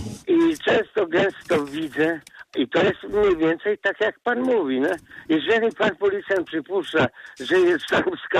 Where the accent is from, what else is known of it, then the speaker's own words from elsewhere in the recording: Chełmża, Kuyavian-Pomeranian Voivodeship, Poland; Proszę pana, ja pochodzę z Chełmży i ja wiem, jak się pisze dokładnie Chełmża.